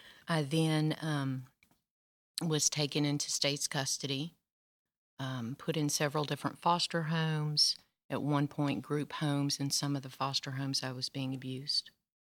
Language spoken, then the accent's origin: English; Ashland City, Tennessee, United States; So I grew up out in Ashland City, a small town out of Nashville